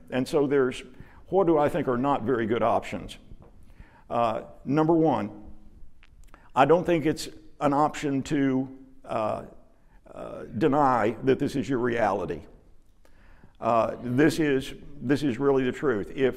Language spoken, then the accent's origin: English; Dallas, Texas, United States; I grew up working in Churches of Christ in Dallas during the heyday of the 70s and the 80s and the 90s